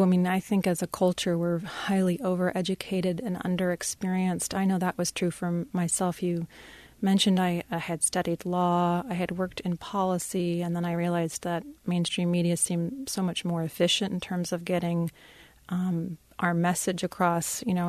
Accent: California, United States; even though I grew up in the Bay Area

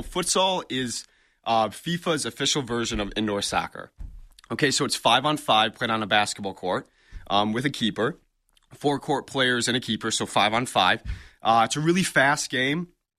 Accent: Lansing, Michigan, United States; So I'm 24 years old. I've actually lived in Lansing my whole life.

